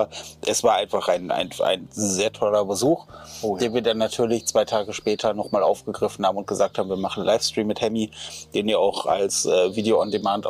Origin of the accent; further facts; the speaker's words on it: North Rhine-Westphalia, Germany; ich komme ja auch aus dem Ruhrgebiet, ich komme ja auch aus einer Currywurst-Region